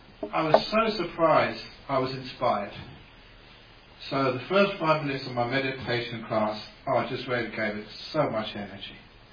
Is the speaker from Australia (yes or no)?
yes; Perth, Western Australia, Australia; In my hometown, Perth, there was a man who tried to rob the jewellery store.